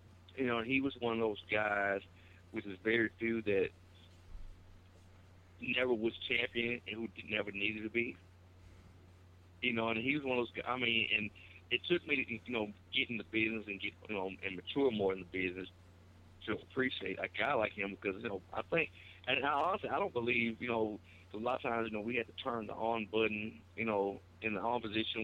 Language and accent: English; Osceola, United States; I had an opportunity in my hometown of Osceola to wrestle with Scott Hall and Sid Vicious and stuff.